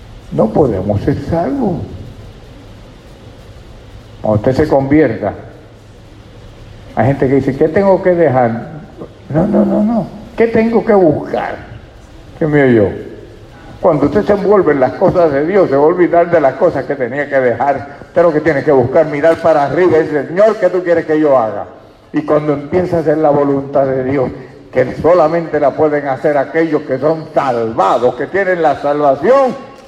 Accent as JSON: {"language": "Spanish", "town": "Caguas", "country": "Puerto Rico", "tie": "born or raised there", "said": "Eso se llama, en mi pueblo, en Caguas, la capital del mundo, salvación."}